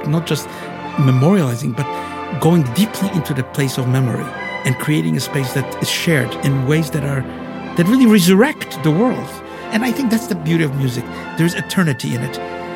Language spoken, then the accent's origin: English; Poland; now in Israel; I grew up in Poland. My parents were survivors of the Holocaust.